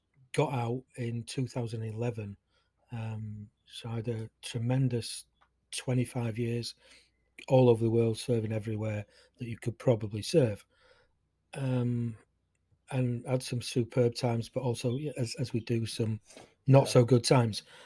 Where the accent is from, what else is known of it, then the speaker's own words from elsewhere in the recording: Yorkshire and the Humber, United Kingdom; I'm up in Yorkshire. I'm a Yorkshire lad, born and bred.